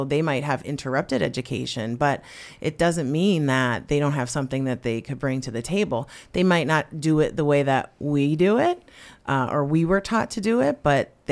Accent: West Pittston, Pennsylvania, United States; I'm from West Pittston, Pennsylvania, and I went to Wyoming area at the time

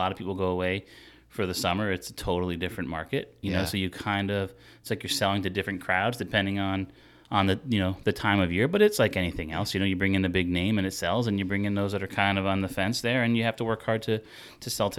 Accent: Pennsylvania, United States; Yeah, I'm originally from not too far from here. I grew up in the Poconos, went to Pocono Mountain High School, and I did attend Penn State.

